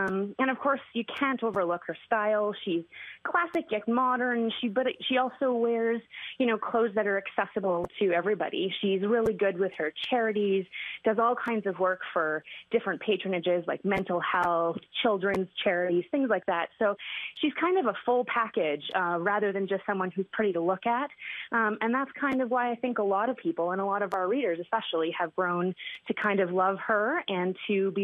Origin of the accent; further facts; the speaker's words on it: Canada; I'm Canadian and I can say that Kate will be my future queen